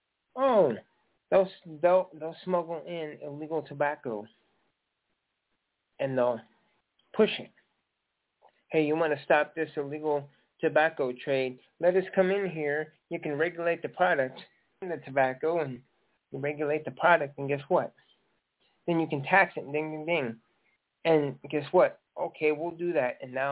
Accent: Durban, KwaZulu-Natal, South Africa; now in United States; Oh, ma'am, I'm an African-American. I'm from Durban, South Africa, so yes. And now I'm an American citizen, so yes.

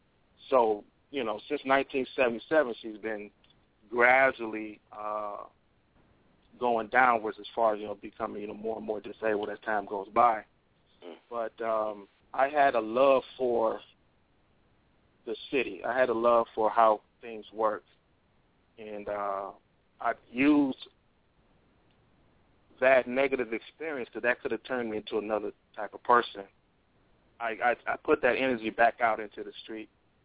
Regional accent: Detroit, Michigan, United States; and I was from the North End. And I know you don't know where that is because you may not be from Detroit.

